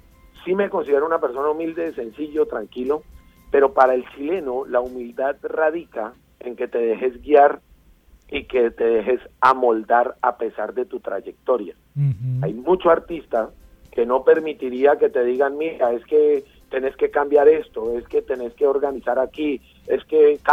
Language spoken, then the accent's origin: Spanish; Colombia; recuerden que somos colombianos